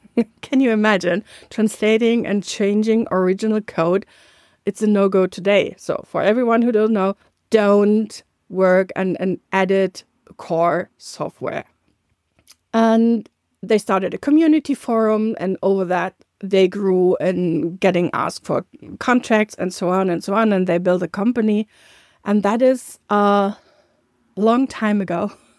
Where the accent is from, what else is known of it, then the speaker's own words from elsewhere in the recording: North Rhine-Westphalia, Germany; in Cologne, which is more nearby my hometown